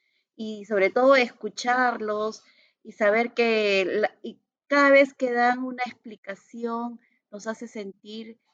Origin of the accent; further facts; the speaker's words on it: Peru; Que era lo que nosotros como peruanos estábamos trabajando mucho, ¿no?